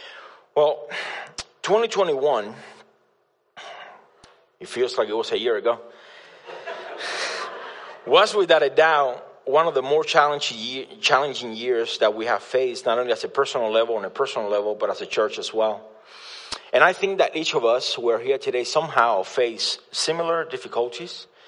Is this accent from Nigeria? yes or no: no; Cuba; moved away as an adult; now in United States; I'm the pastor of House of Prayer, Florida, and I was born and raised in Cuba. I came here at the age of 22